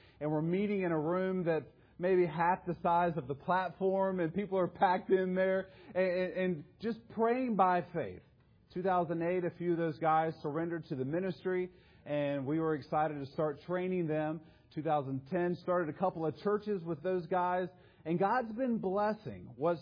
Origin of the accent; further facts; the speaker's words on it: Georgia, United States; Well, I don't know if it's because I speak Spanish or because I'm from Georgia that the pastor said several things I said.